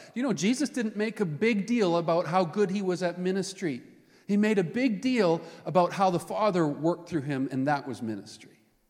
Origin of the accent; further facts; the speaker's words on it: Canada; born there; I was born here. My parents happened to be on a trip to Sweden when I was conceived. So like an IKEA product, I'm made in Sweden, but I was born in Canada. My dad was born in Sweden himself